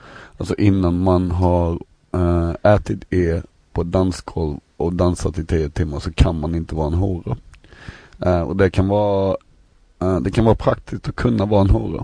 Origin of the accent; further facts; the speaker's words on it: Ronneby, Blekinge, Sweden; jag hade varit hemma i Ronneby så skulle jag flyga ner och spela på en klubb